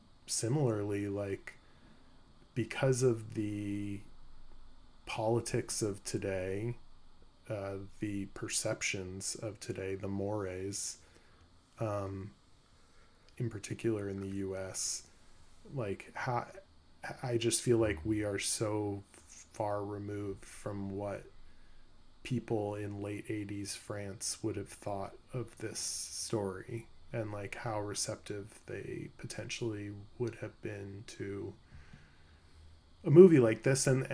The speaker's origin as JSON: {"language": "English", "country": "United States", "said": "I just don't know as an American person if we can kind of know what the French response would have been"}